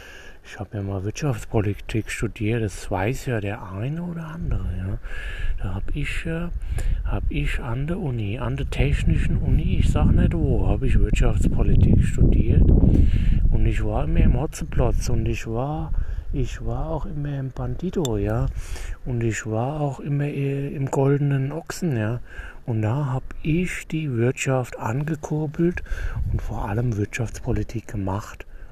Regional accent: Hesse, Germany; ich bin ja aus Hessen, ja. Ich bin ja der hessische Prolet, aber hallo, ja. Sitze hier im Balkon

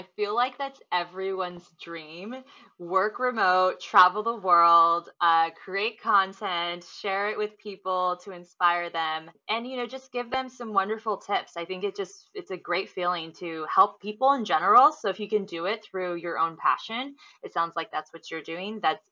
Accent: San Diego, California, United States; Yes, I was born and raised in San Diego too, currently in Little Italy.

